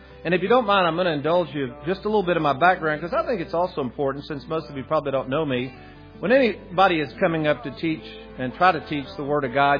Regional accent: Lexington, Kentucky, United States; My biggest life-changing event actually occurred in 1970, growing up in Lexington, Kentucky.

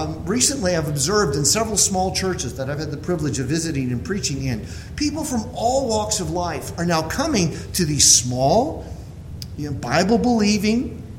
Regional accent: California, United States; I grew up in California in the late 1960s and 70s.

